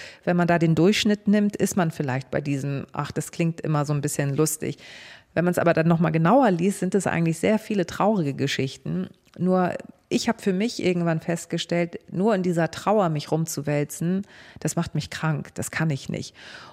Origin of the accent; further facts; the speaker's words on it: Hamburg, Germany; Nee, ich bin Hamburgerin. Also für viele ist ja Harburg gehört nicht zu Hamburg. Ich bin in Harburg groß geworden.